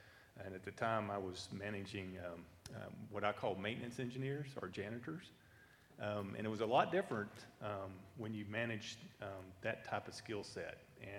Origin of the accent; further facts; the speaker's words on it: Texas, United States; And I was from Texas, and that just ain't gonna happen.